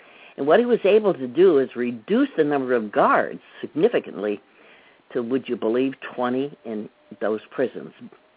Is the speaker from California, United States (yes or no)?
no; Auburn, New York, United States; After all, I grew up in Auburn. It's a maximum prison. It's right here in the heart of Auburn, and I lived in a house actually right across the street from the warden